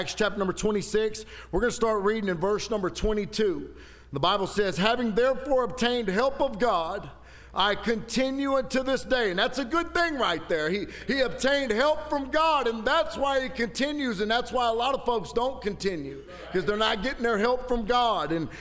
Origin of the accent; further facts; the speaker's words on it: Philadelphia, Pennsylvania, United States; Because we're from Philly, amen.